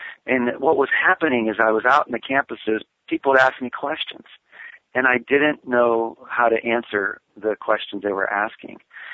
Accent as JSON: {"language": "English", "region": "California", "country": "United States", "tie": "born or raised there", "said": "I grew up in California. I never heard the gospel until I was 19 years old."}